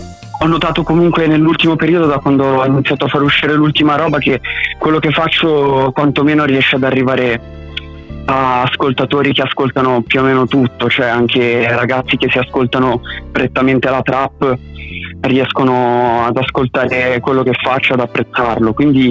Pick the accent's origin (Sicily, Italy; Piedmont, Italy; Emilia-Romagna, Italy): Emilia-Romagna, Italy; Ro; Io sono di Ro.